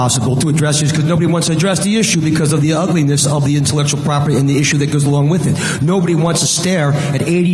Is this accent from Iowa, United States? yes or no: no; New Jersey, United States; So I'm from New Jersey.